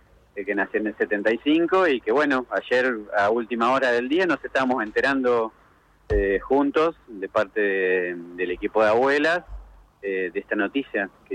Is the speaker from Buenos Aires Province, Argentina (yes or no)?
yes; La Plata, Buenos Aires Province, Argentina; born there; nací en La Plata, fui parte de Hijos La Plata